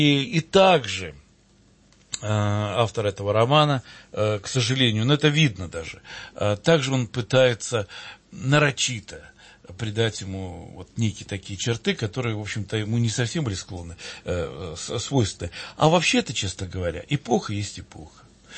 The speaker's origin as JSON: {"language": "Russian", "region": "Moscow", "country": "Russia", "said": "Я из Москвы."}